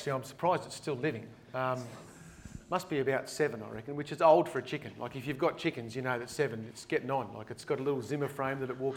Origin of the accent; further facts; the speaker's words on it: New South Wales, Australia; So I grew up in the Blue Mountains